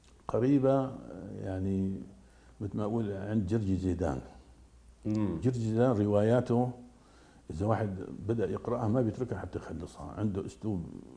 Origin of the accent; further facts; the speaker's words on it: Hama, Hama Governorate, Syria; حتى مرة كان عندنا في حماة درج المولد النبوي